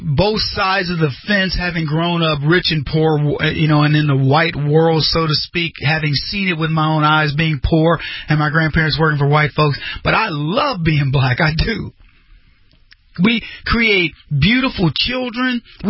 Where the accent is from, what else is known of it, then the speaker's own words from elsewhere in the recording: United States; I love being American. I love being black and American, but I love being American most of all.